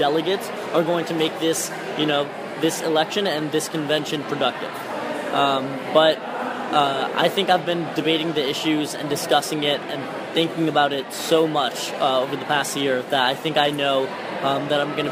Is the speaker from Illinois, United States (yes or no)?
no; Florida, United States; now in Boston, United States; I'm from Florida, studying in Boston at Tufts University